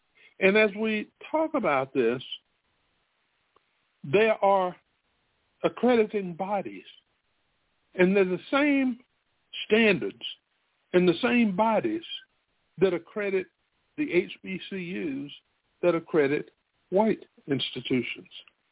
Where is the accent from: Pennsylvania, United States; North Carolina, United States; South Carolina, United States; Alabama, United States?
South Carolina, United States; Spartanburg; My hometown is Spartanburg, South Carolina. And there are two colleges here, one for women at the time and one for men.